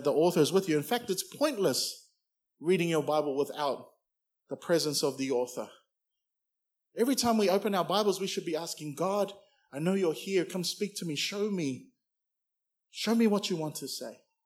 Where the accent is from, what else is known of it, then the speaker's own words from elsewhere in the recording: New Zealand; now in Mount Gravatt, Australia; I grew up in New Zealand calling it Dimmocks